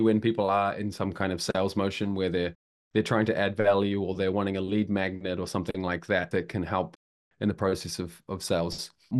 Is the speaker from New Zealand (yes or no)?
yes; New Zealand; moved away; Just adding to the accents thing, I've been out of New Zealand long enough that my accent's probably softened a bit. I think if I'd stayed in New Zealand for the last 10 years, it might be as rough as yours.